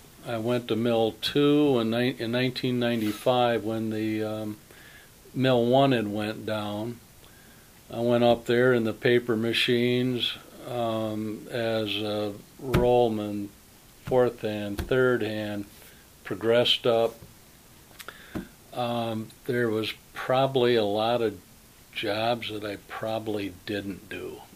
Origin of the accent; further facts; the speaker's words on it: Kalamazoo, Michigan, United States; born there; I was born in Kalamazoo, Michigan in 1947 at Borges Hospital.